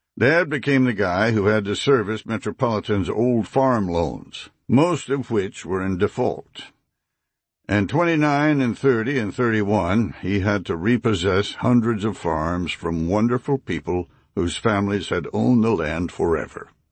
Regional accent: Springfield, Missouri, United States; also born or lived in Kingfisher, Oklahoma / Marshall, Missouri / Shelbina, Missouri; I was born in Kingfisher, Oklahoma in 1918 and lived there until I was about five. But my earliest memories are of Springfield, Missouri, where I started school, and later of the little Missouri town of Marshall.

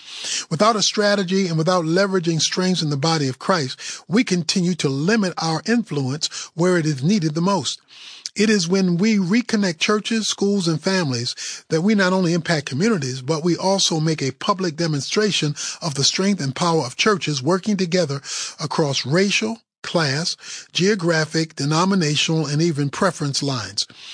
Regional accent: Baltimore, Maryland, United States; Recently, I made a trip back to my hometown of Baltimore and walked around the campuses of my high school and junior high.

